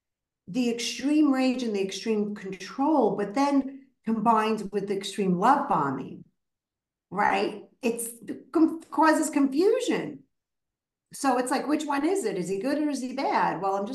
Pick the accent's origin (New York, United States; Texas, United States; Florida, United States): New York, United States; Brooklyn; Even though I'm a strong girl, I'm from Brooklyn, but I couldn't match his rage.